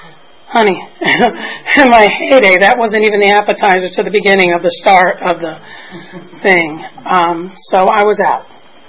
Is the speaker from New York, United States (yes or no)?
yes; New York, United States; also born or lived in Boston; The first time I came in, I grew up in New York. I was living in Boston at the time.